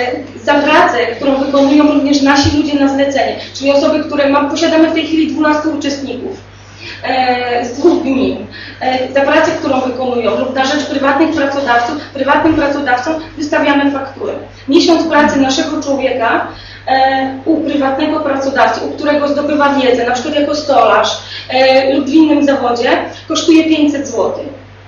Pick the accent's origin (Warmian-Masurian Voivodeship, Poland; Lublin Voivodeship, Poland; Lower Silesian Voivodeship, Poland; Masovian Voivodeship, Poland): Lower Silesian Voivodeship, Poland; Bystrzyca Kłodzka; z przyjemnością wykonujemy, ponieważ pochodzimy z Bystrzycy Kłodzkiej